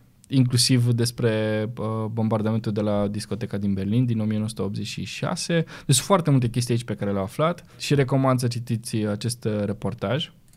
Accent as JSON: {"language": "Romanian", "region": "Ilfov", "country": "Romania", "tie": "born or raised there", "said": "Am crescut lângă Măgurele."}